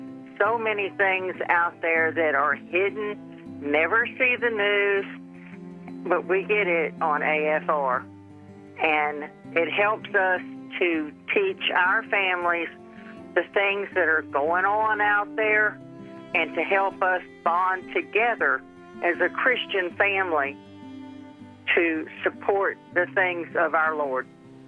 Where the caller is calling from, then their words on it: Arkansas, United States; I'm calling from Arkansas.